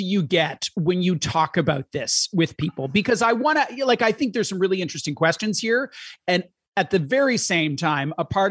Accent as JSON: {"language": "English", "country": "Canada", "said": "because we're too young for that television show and the shoulder pads that were involved, or because we're Canadian."}